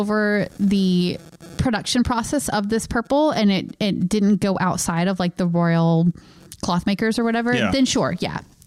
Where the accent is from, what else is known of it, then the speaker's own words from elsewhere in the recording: North Carolina, United States; I've said this before, but I'm from North Carolina.